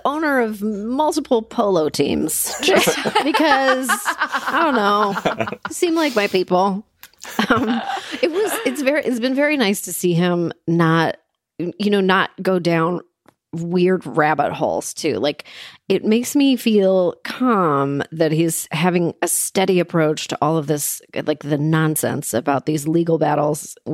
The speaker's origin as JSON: {"language": "English", "country": "Canada", "said": "I'm into mandates. I'm Canadian."}